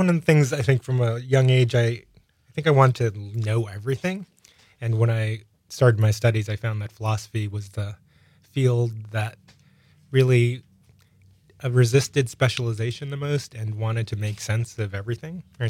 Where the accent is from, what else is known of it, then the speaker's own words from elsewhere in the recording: New York City, New York, United States; Well, I grew up in New York City. I was lucky enough to go to some of the best public schools in the city.